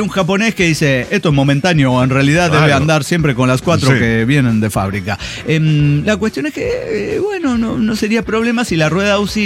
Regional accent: San Rafael, Mendoza, Argentina; born there; now in San Luis, Argentina; yo nací en San Rafael, Mendoza. Ahora estoy en San Luis, pero sí, por cuestiones de que me mudé de santo, nada más.

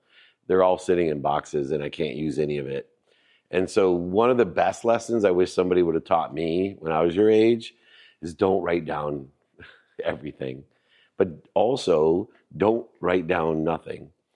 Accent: San Diego, California, United States; I grew up here in San Diego, went to Patrick Henry High School, grew up in San Carlos, used to come up here to the arcade and play.

